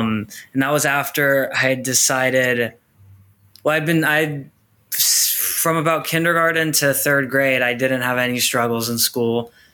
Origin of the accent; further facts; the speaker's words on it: California, United States; now in New York, United States; I'm from California originally, but I'm in New York.